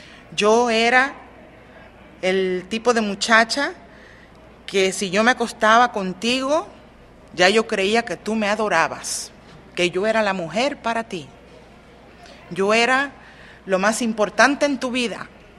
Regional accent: Puerto Rico; yo fui criada con mi mamá, somos puertorriqueños

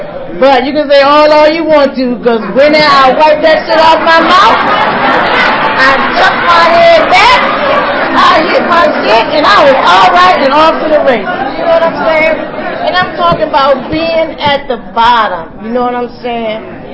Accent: Maryland, United States; I'm from Central Maryland area.

